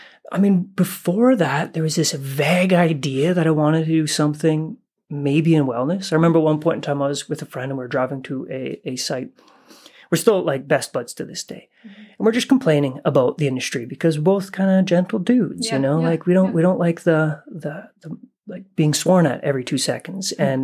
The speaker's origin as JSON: {"language": "English", "region": "Alberta", "country": "Canada", "tie": "born or raised there", "said": "I grew up in Northern Alberta in a trades family, right?"}